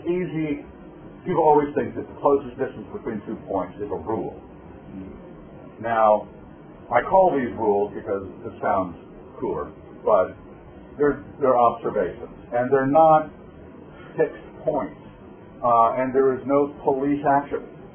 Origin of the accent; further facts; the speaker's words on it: Idaho, United States; in spite of my location in North Idaho, I was raised to this place. I'm from Idaho, for crying out loud.